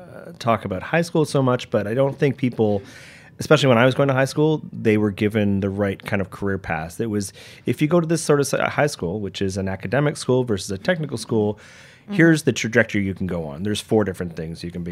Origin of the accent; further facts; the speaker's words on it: Toronto, Ontario, Canada; born there; I was born in Toronto and, great upbringing